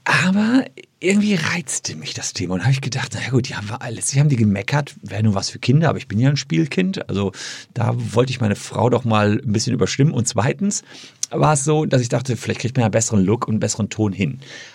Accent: Gevelsberg, North Rhine-Westphalia, Germany; in Gevelsberg, meine Heimatstadt

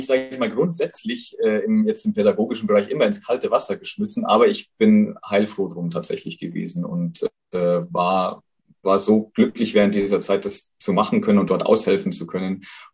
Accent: Ebersberg, Bavaria, Germany; unsere Gesellschaft hier in Deutschland, in Bayern, bei uns in Ebersberg, ja, ist ja ständig im Wandel.

